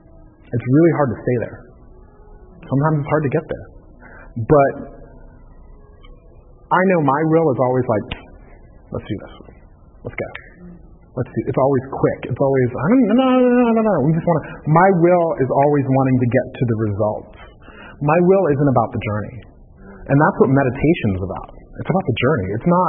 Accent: the South, United States; I'm from the South, so, you know, Thanksgiving and all that kind of craziness.

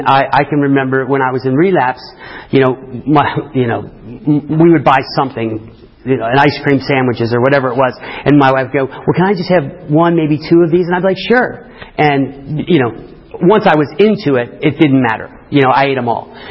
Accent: Midwest, United States; I grew up in the Midwest, and I grew up on a farm.

